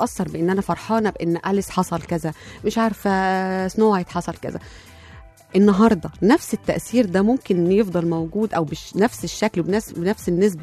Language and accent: Arabic; Egypt; يعني انا فاكره اخر حاجه ممكن تكون خاصه بينا احنا كشعب كمصريين